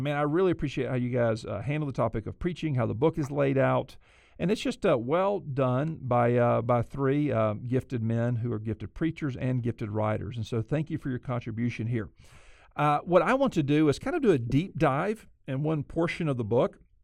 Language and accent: English; Alabama, United States; Look, I am from Alabama, a proud Alabamian, a committed Auburn fan.